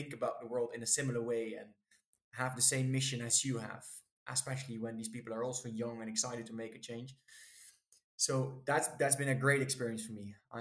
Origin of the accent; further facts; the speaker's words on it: Wijchen, Gelderland, Netherlands; So I was born in Wijchen, which is a small town, really. I think it's a village formally, but I'd say it has the size of a town near Nijmegen. And that's where I grew up, in a middle-class family.